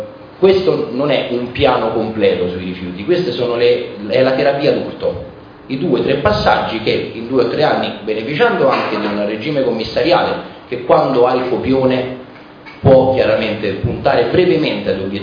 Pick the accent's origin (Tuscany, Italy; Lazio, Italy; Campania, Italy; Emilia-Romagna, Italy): Lazio, Italy; Marino; io che vengo da Marino lo posso dire